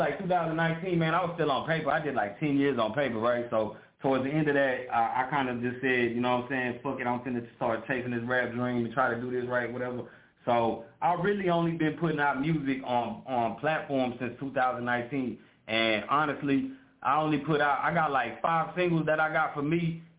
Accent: Smithville, Texas, United States; I was raised in Smithville, so shout out to all the Davises, you know what I'm saying?

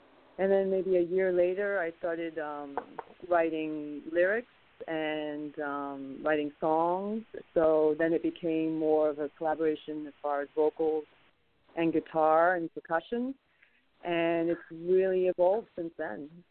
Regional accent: England, United Kingdom; also born or lived in France; now in United States; I'm originally from Europe. I was born in France, and I grew up in England before moving here to the States.

